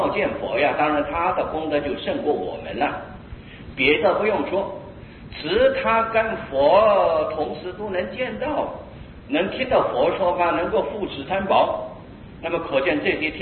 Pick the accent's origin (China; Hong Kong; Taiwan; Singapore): Taiwan; 就像我们台湾人